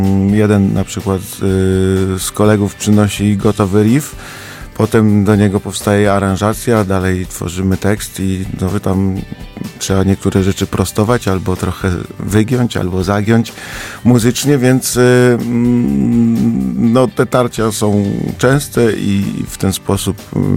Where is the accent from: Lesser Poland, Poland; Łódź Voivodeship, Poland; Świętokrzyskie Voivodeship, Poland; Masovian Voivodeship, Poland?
Masovian Voivodeship, Poland; Garwolin; Nie, ja jestem z Garwolina, tam też się urodziłem, stamtąd pochodzę i bardzo lubię swoje miasto.